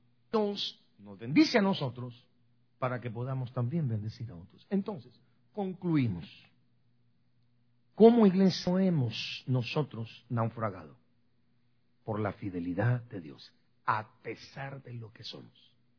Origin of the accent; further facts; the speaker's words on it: Guatemala; moved away; also born or lived in California / El Salvador; Yo, miren, he vivido en 3 ciudades desde que yo emigré de Guatemala en el año 82. Y fui directamente para California, donde viví 10 años. Y de ahí 3 años y medio en El Salvador. Y 28 años acá con ustedes.